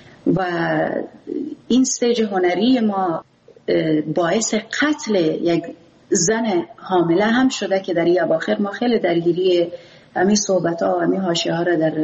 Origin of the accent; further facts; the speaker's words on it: Afghanistan; first language Pashto; Persian is a second language; چون من زبان مادریم پشتو است